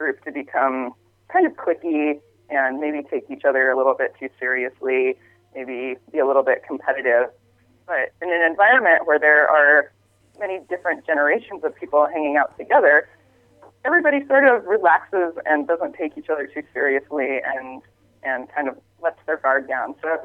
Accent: Montana, United States; And I grew up in Montana, so I grew up in a rural area doing more rural farming kind of stuff.

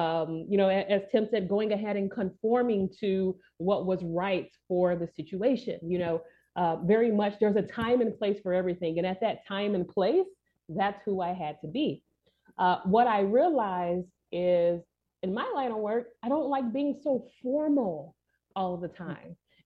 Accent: Alabama, United States; I'm originally from Alabama, and those Southern, you know, traditions and rules were very much instilled within me.

